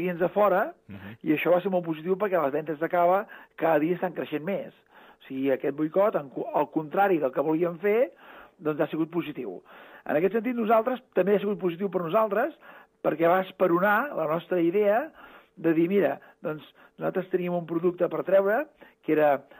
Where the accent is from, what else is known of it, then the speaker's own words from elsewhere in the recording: Catalonia, Spain; Home, és evident que nosaltres, si som catalans, el que hem de defensar són les nostres empreses, els nostres llocs de treball